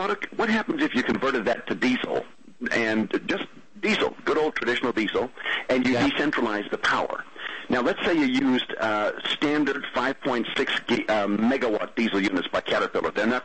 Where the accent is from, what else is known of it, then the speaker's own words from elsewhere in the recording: Canada; now in Australia; I'm actually a Canadian living in Australia, so I don't do the accent very well